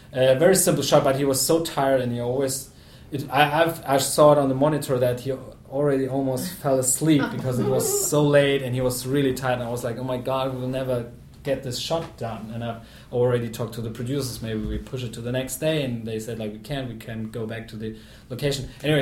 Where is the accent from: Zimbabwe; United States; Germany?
Germany; Yeah, I'm from Germany. Okay. I live in Berlin. I'm a German director